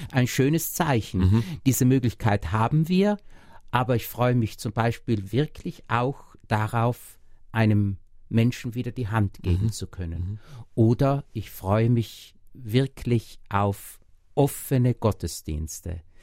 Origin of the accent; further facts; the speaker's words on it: South Tyrol, Italy; Das ist meine Heimat, hier gehöre ich hin.